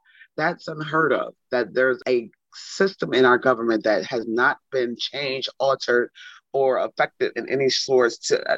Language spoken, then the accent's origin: English; Buffalo, New York, United States; now in Albany, United States; a lot of people may not know that I'm originally from Buffalo, New York, and I moved out here and found myself homeless. I lived in Washington Park in Albany for 2 weeks on a park bench.